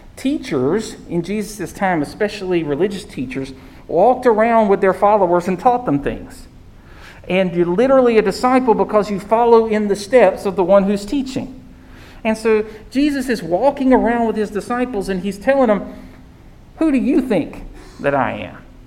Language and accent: English; Mitchell County, United States; I remember growing up in Little Mitchell County